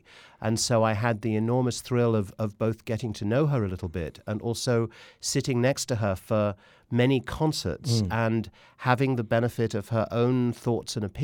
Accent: Wimbledon, London, United Kingdom; And I grew up in Wimbledon in southwest London

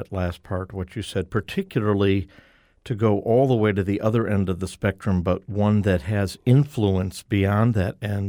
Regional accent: Chicago, Illinois, United States; Growing up in Hyde Park

